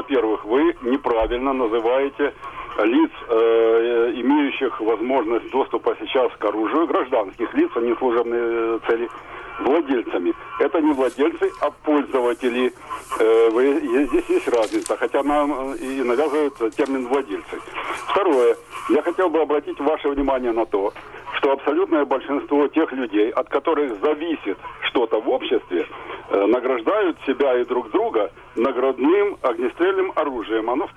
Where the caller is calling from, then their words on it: Kharkiv, Kharkiv Oblast, Ukraine; я из Харькова.